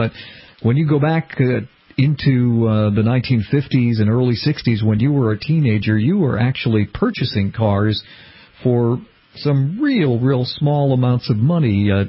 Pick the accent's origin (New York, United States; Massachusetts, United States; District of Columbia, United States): Massachusetts, United States; I'm from the New England area myself. I grew up and still live in suburban Boston